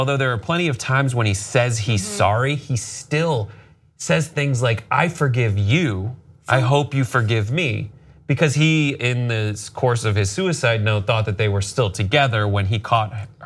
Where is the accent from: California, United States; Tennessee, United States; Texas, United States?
California, United States; Simi Valley; Yeah, that's where I grew up from seventh grade on.